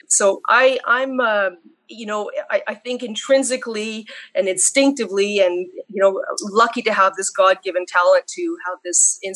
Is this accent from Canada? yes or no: yes; Sudbury, Ontario, Canada; also born or lived in Ottawa; So yeah, Sudbury was my hometown, but I made it to Ottawa